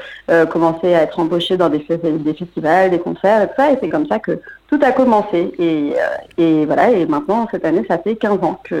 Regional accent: Paris, Île-de-France, France; moi je viens de Paris.

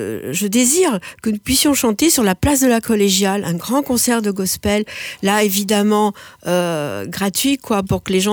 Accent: Montpellier, Occitanie, France; d'autres que je connais bien qui sont de Montpellier, parce que c'est là d'où je viens

